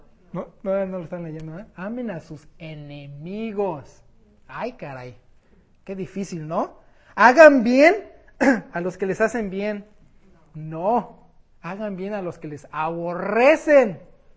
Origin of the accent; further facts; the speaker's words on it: Mexico City, Mexico; me acuerdo cuando me llevaba a la escuela de chico en el DF, con todo el tráfico de locura ahí